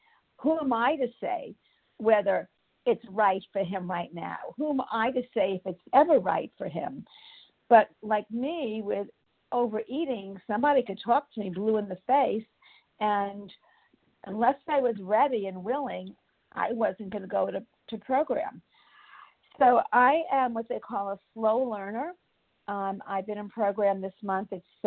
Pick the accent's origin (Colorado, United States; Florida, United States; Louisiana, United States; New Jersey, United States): Florida, United States; I am from Florida, and I am a recovered compulsive overeater by the grace of God.